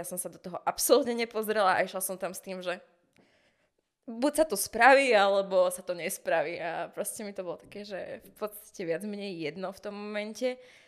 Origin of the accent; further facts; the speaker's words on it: Banská Bystrica, Banská Bystrica Region, Slovakia; now in Bratislava, Slovakia; čo som vlastne z Bystrice, že okej, potrebujem vypadnúť z tohto mesta